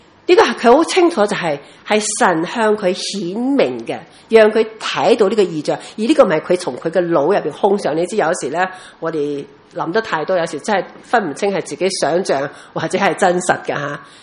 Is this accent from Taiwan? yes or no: yes; Taiwan; 即好像我在台湾长大，一听到绿岛呢，我们从小就知道绿岛是绿岛